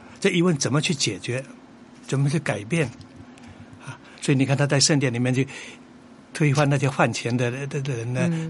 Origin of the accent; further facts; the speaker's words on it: Taiwan; accent: Taiwanese; 我们台湾话讲的把人给干西北料